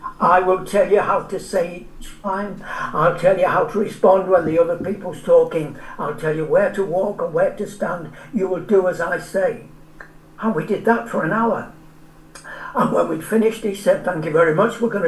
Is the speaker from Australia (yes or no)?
no; Ireland; because at the time, just after the war, being Irish was no fun.